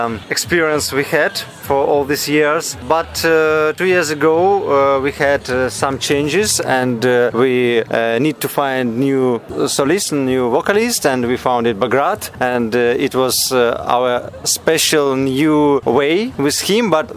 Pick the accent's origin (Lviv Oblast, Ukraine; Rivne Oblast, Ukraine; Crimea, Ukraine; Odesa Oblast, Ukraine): Odesa Oblast, Ukraine; Odesa; English is a second language; we are guys from Ukraine, from the one of the most special cities, Odessa.